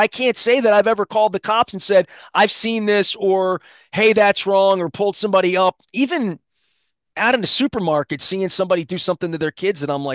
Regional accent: Dundalk, Maryland, United States; I'm from Dundalk. I lived in the community, and I call it Archie Bunker's Dundalk in the 70s.

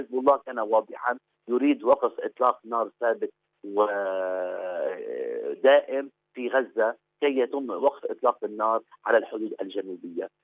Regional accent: Lebanon

